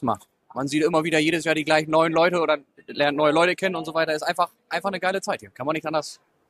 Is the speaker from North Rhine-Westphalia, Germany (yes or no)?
no; Heiligenrode, Lower Saxony, Germany; ich komme aus Heiligenrode.